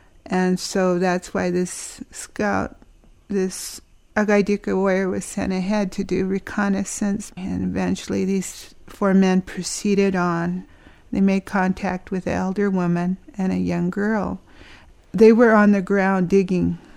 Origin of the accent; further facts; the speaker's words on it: Salmon, Idaho, United States; I, like Sacagawea, I'm a Agaidica Shoshone. Originally, I'm from Salmon, Idaho.